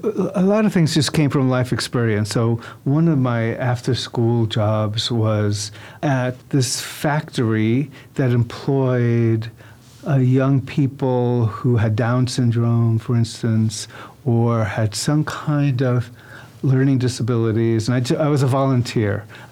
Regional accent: Puerto Rico; I'm from Puerto Rico. I've written plays about Puerto Rican independence or my parents' immigrant experience, that kind of thing.

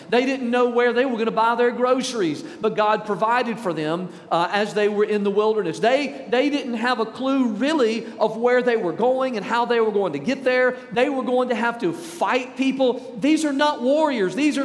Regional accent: Mississippi, United States; I'm from Mississippi. We do those things backwards sometimes.

